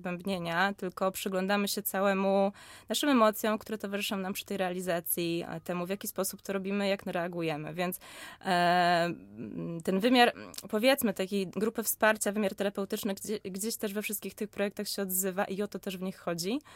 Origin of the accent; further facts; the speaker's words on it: Łódź, Łódź Voivodeship, Poland; born there; My, cała ekipa filmowa i wszyscy aktorzy to są łodziaki z urodzenia.